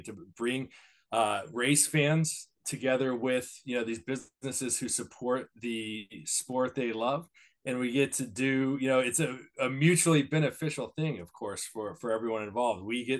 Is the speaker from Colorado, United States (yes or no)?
yes; Colorado, United States; also born or lived in Oklahoma; when I was born, I had a dad who was racing and he raced for a little bit after I was born. And then we moved away from Oklahoma, moved to Colorado